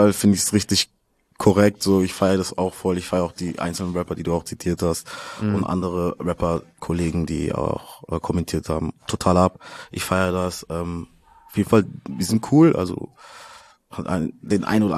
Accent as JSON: {"language": "German", "town": "Karlsruhe", "region": "Baden-Württemberg", "country": "Germany", "said": "so bei uns in Karlsruhe, Nordstadt, gab es auch die Army Base und so, weißt du."}